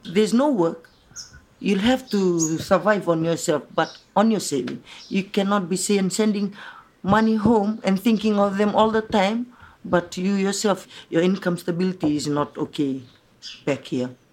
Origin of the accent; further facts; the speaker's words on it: Fiji; And then she asked, where are you from? I'm from Fiji.